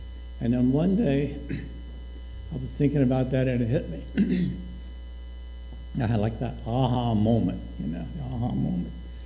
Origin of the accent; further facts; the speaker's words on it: Westminster, Maryland, United States; I grew up in Church of the Brethren down in Westminster, Maryland. Meadow Branch Church of the Brethren, right outside of Westminster.